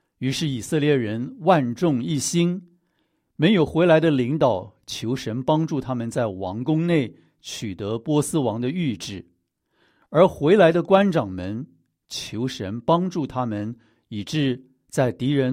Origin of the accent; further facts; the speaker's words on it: China; 那么我们中国人怎么跟外人介绍自己呢？